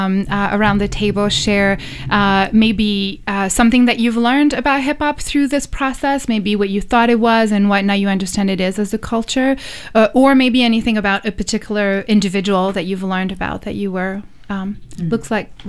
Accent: France; English is a second language; now in United States; I was born and raised in France and only moved to the U.S. because of hip-hop.

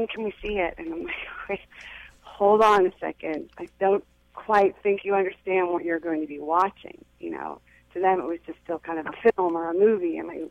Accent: California, United States; growing up in the Bay Area, which was very liberal, but it was still, you know, I was still in suburbia.

